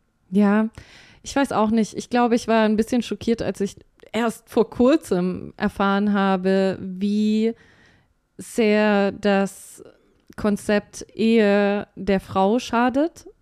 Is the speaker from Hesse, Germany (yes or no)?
no; Bavaria, Germany; ich bin in Bayern groß geworden.